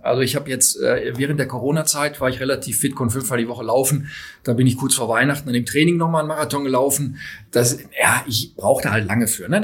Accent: Dortmund, North Rhine-Westphalia, Germany; nicht gebürtig, ich komme aus Dortmund

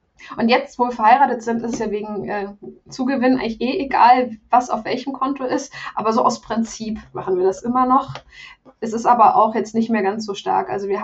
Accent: Hesse, Germany; ich komme vom Land, also ich komme aus Hessen ursprünglich, aus der Rhön.

